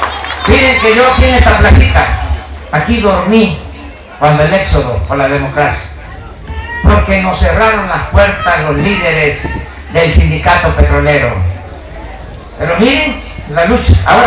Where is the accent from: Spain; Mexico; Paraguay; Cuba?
Mexico; Veracruz; La Constitución de Veracruz establece en el artículo 11 que los hijos de veracruzanos son veracruzanos. Yo soy veracruzano. Pero para decirlo mejor, soy Choco Jarocho.